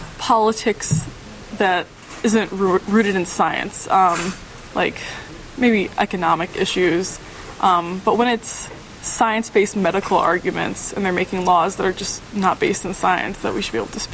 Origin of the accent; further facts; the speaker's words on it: Indiana, United States; I know back in my home state of Indiana, they just passed a law